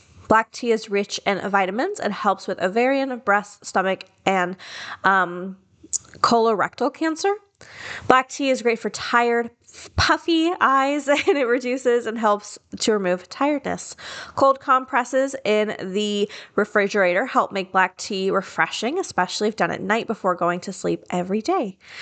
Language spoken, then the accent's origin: English; the South, United States; Because I grew up in the South and we drink almost exclusively black tea.